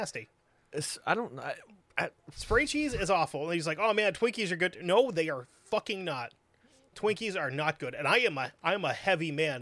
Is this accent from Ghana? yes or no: no; England, United Kingdom; We're English. We don't put seasoning on anything.